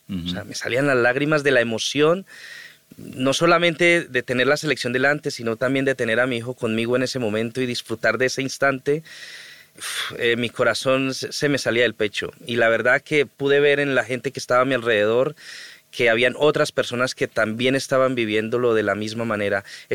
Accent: Colombia; now in Madrid, Spain; Fue de esa manera como salí de Colombia.

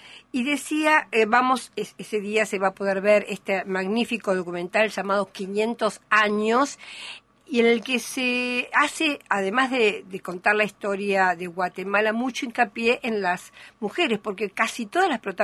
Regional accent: Argentina; yo como argentina

